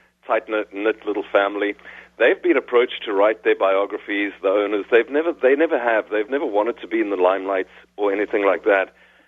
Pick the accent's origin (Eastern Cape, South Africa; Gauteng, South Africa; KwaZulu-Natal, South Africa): Gauteng, South Africa; Johannesburg; So basically, I grew up, as you can hear, in South Africa. I was born in Johannesburg